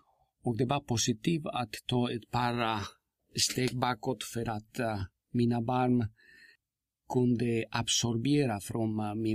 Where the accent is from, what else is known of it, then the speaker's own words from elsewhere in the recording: Bolivia; Swedish is a second language; moved away as an adult; now in Tyresö, Sweden; Han kommer en typisk sång från min hemland